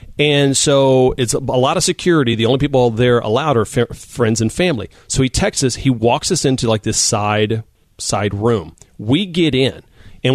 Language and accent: English; Texas, United States; I knew him in college and we grew up in Texas together.